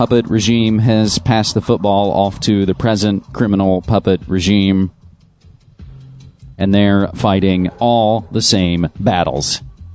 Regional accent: West Virginia, United States; It always pisses me off when a lot of the bad comes from my home state of West Virginia.

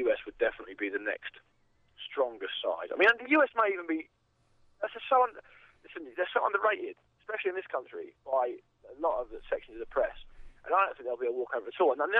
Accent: United Kingdom; because I'm British

